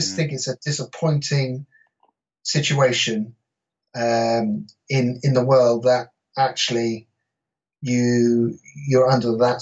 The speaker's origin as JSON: {"language": "English", "region": "England", "country": "United Kingdom", "lives_now": "Wales", "said": "I live in Wales, I'm English and I live in Wales"}